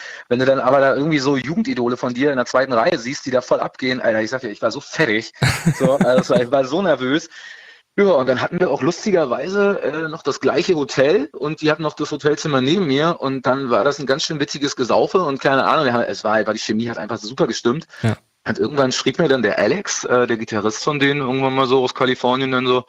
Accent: Berlin, Germany; also wir sind Berliner und also ich bin ja auch geborener Berliner und alles.

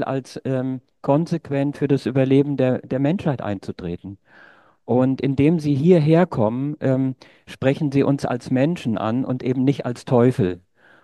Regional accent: Kaufungen, Hesse, Germany; hier aus der örtlichen Widerstandsgruppe. Ich komme aus Kaufungen.

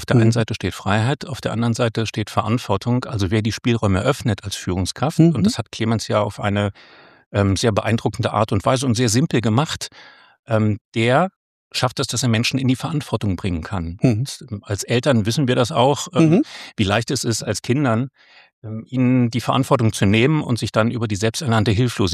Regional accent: Berlin, Germany; weil als Berliner ohne Bundeswehr ist man auch jung genug.

